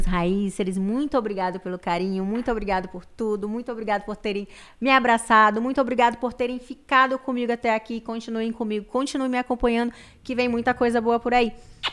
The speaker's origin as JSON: {"language": "Portuguese", "region": "Acre", "country": "Brazil", "said": "Sou do Acre."}